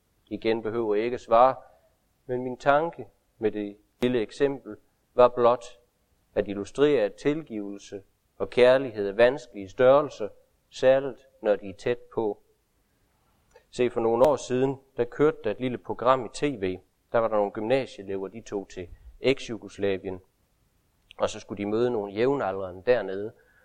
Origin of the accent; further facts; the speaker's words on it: Region of Southern Denmark, Denmark; Der, hvor jeg kommer fra nede i Sønderjylland